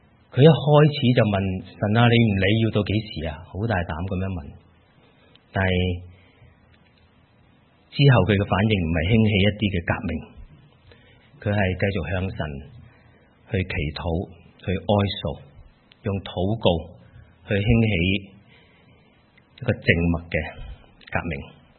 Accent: Hong Kong; now in New Zealand; 包括我们的家乡香港，包括我们现在所生活的纽西兰。

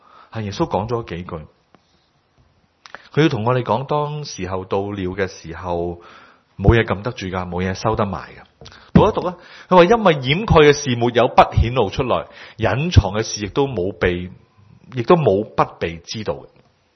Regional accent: China; now in New Zealand; 好像我們中國人在紐西蘭的地方，那個時候有些不同的羅馬人比較的管治和我們這裡有些不同。

